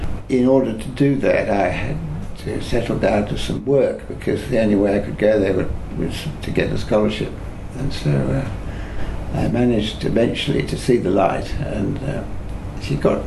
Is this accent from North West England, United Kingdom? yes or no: yes; Manchester, North West England, United Kingdom; I was born and bred in Manchester, in the grim northwest of England